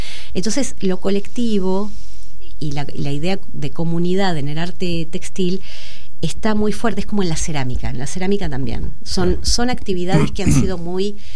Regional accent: Castelar, Buenos Aires Province, Argentina; yo soy de Castelar, yo soy del oeste, y estudié en una gran escuela secundaria que era la Escuela Nacional Normal Superior Manuel Dorrego de Morón.

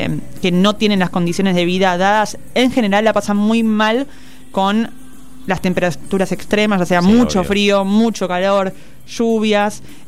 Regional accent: Lavallol, Buenos Aires Province, Argentina; also born or lived in Bernal, Argentina; now in Adrogué, Argentina; Pero yo me crié en Lavallol, yo soy de Lavallol, siempre es mi carta de presentación, ¿no? Soy de la ciudad de las 5L, más allá que vivo en Adrogué hace unos cuantos años.

